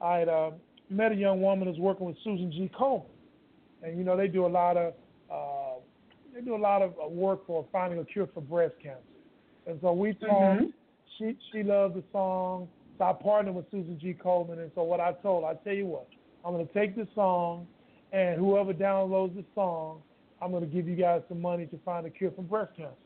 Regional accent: Dallas, Texas, United States; now in Los Angeles, United States; I'm just a brother out of Dallas, Texas, originally. Right now I live out in Los Angeles. But born and raised in Dallas, and just grew up singing in church with my dad.

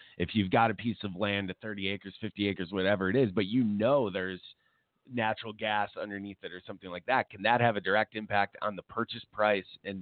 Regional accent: Syracuse, New York, United States; I'm from Syracuse

